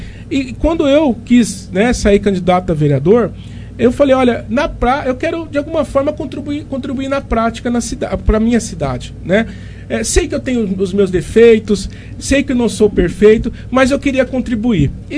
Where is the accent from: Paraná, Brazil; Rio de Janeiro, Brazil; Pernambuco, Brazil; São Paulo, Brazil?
São Paulo, Brazil; Monte Alto; nasci em Monte Alto, estudei em Monte Alto, eu cresci dentro de uma juventude, né, que as pessoas sempre falavam assim: eu quero sair de Monte Alto